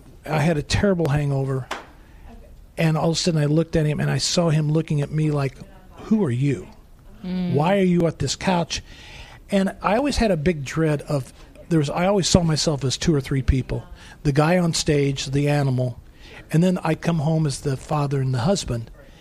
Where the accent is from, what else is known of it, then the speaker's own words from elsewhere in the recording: United States; It's that almost that American, yes, I'm American, so I must be a Christian type of thing.